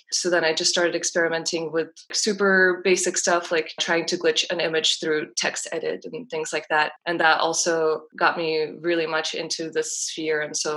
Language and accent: English; Moscow, Russia; Well, I'm originally from Moscow, Russia, and my mom always wanted me to be an architect